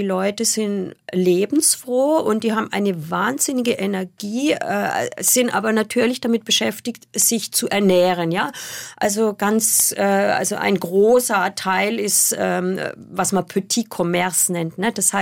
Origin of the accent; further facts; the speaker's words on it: Lörrach, Baden-Württemberg, Germany; Ich bin ja aus Lörrach, also von daher ist man oft über die Grenze.